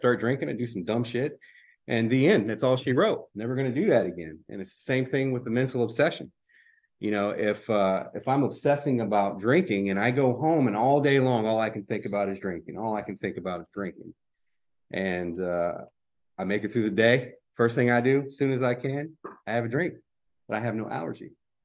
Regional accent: Baton Rouge, Louisiana, United States; And unfortunately, I'm from Baton Rouge, Louisiana. I eat a lot of that shit.

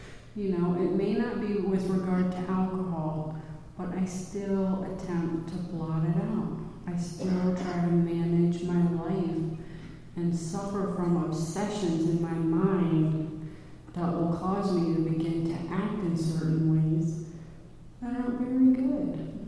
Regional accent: Virginia, United States; Oh, yeah, I live here. You know, I'm from Virginia.

